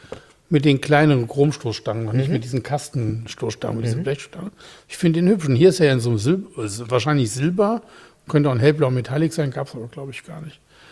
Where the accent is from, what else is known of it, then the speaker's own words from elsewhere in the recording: Betzdorf, Rhineland-Palatinate, Germany; Ich bin ja in Betzdorf im Siegerland groß geworden, im Kapellenweg.